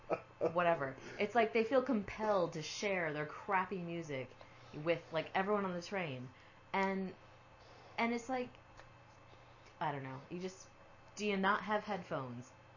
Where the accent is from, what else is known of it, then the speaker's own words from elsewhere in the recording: United States; That's because I'm American and I'm allowed to be.